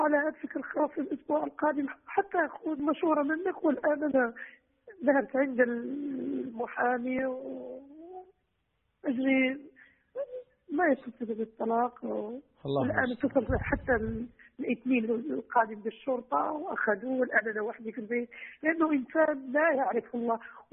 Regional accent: Morocco; أنا مغربية ومزوجة تونسي

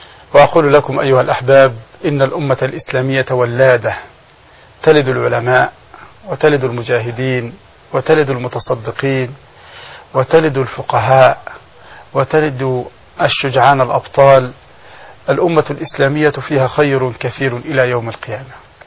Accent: Egypt; نحن عندنا في مصر

